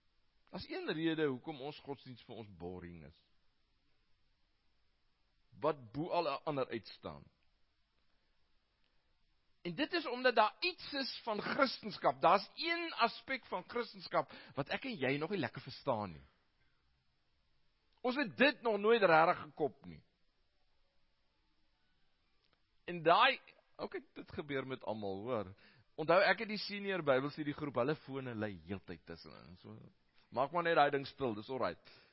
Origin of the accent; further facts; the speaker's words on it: Karoo, South Africa; Nou, ek kom uit die Karoo uit, so een rivier is my een wonderlijke ding.